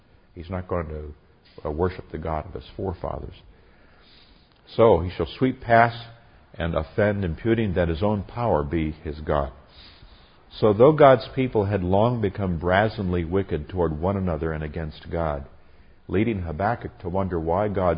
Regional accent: Nigeria; I grew up in Nigeria, West Africa, where they had a lot of vultures.

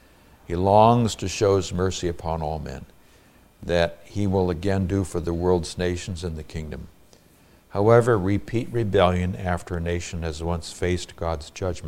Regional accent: Nigeria; When I was a child growing up in Africa

